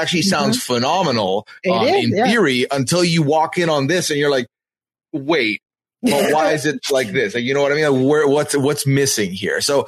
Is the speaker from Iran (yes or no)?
yes; Iran; accent: Persian; But what I can definitely lean on is my Persian accent, because that is my origin story.